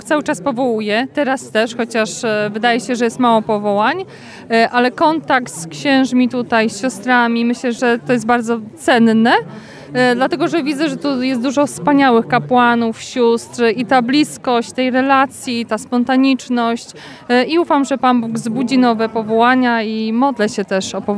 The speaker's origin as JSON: {"language": "Polish", "town": "Warsaw", "region": "Masovian Voivodeship", "country": "Poland", "said": "Z Warszawy."}